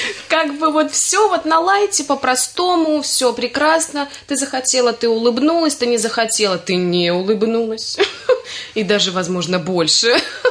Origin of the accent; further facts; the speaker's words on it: Latvia; я латышка, как ни крути, хоть и русскоговорящая.